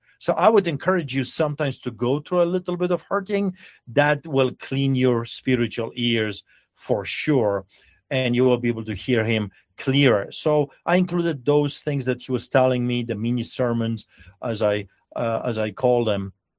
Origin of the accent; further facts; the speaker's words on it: Poland; growing up in Poland, listening from grandparents